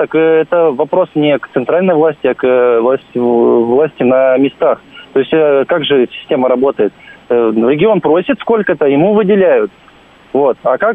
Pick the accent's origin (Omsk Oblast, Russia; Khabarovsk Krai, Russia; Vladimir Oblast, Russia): Khabarovsk Krai, Russia; Khabarovsk; moved away as an adult; now in Moscow, Russia; Я из Хабаровска.